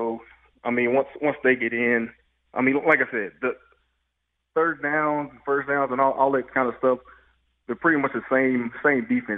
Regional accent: Canada; now in United States; I came from Canada before then

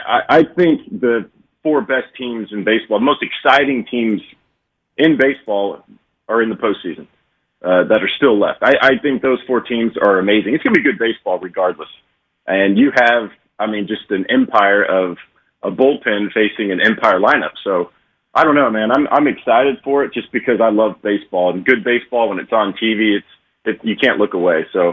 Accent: Wisconsin, United States; oh, yeah, we're from Wisconsin. We live here now, blah, blah, blah.

